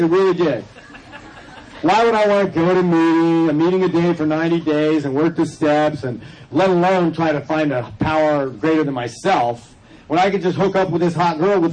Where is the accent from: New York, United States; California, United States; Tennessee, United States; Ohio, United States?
California, United States; You know, I'm from California, the birthplace of Narcotics Anonymous, but I was like, damn!